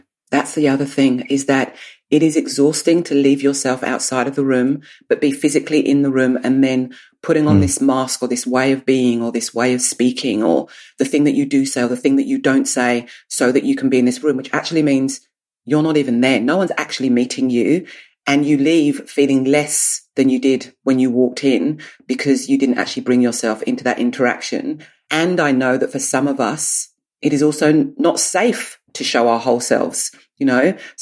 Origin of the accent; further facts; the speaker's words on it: South East England, United Kingdom; I grew up in Kent. I grew up with foster parents that loved country and Western music.